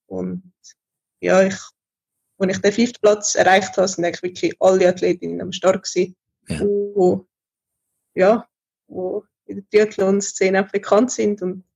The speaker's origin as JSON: {"language": "German", "town": "Schattdorf", "region": "Uri", "country": "Switzerland", "tie": "born there", "said": "Also ich bin in Schattdorf geboren und ja. Das ist ein wunderschöner Kanton Uri."}